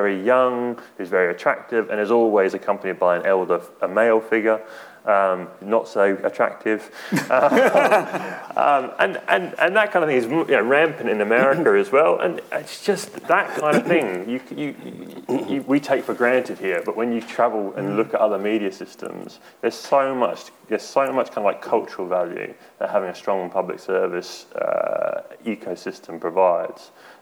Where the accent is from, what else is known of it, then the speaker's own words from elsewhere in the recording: Australia; now in United Kingdom; When I moved to the UK from Australia and I had to pay the licence fee, I was outraged.